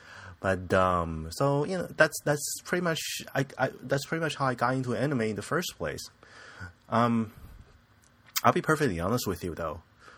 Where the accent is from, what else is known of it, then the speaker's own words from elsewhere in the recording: United States; as an Asian guy living in an Asian country, I'm American, son, but with my skin